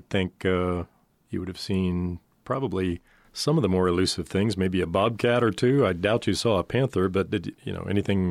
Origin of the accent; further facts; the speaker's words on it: Miami, Florida, United States; growing up in Miami, I can remember going out into the Everglades